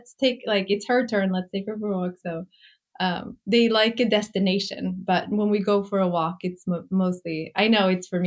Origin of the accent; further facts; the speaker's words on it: Norway; now in New York, United States; And growing up in Norway, there's not a lot of brown children's books because everyone's blonde with blue eyes, which is, you know, fine. But then we moved to New York and we had our own kids